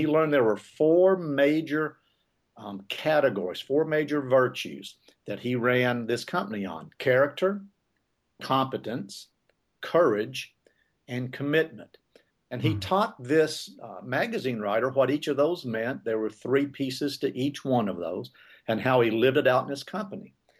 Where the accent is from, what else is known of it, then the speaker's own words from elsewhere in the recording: Bowling Green, Kentucky, United States; comes down to little Bowling Green, Kentucky, my hometown where I was born.